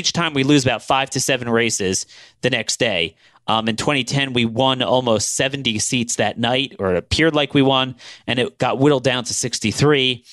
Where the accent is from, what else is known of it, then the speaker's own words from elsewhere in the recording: Maryland, United States; My home state of Baltimore County, a million residents